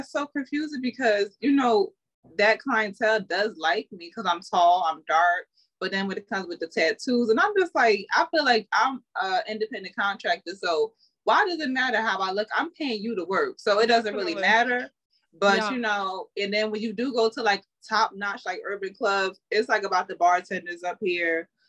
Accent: Jersey City, New Jersey, United States; I'm from Jersey City, New Jersey. So I grew up, I'm still living in New Jersey.

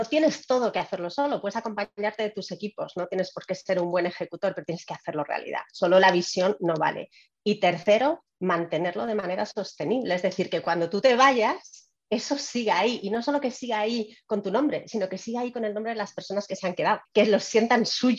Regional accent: Spain; now in United States; Pues soy una mujer española que trabaja duro cada día

